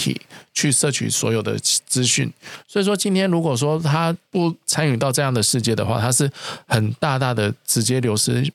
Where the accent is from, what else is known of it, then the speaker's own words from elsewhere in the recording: Taiwan; 因为其实我来自台湾